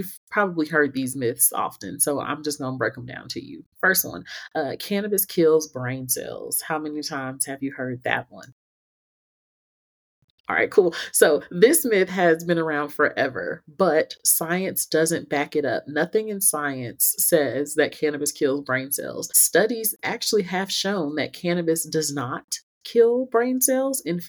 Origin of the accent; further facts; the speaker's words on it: Atlanta, Georgia, United States; now in Denver, United States; So I recently moved to Denver, Colorado, and I'm a Southern woman. I'm originally from Atlanta.